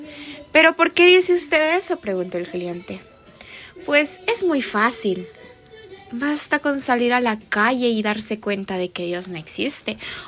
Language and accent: Spanish; El Salvador; del Salvador, creo que ya me has escuchado antes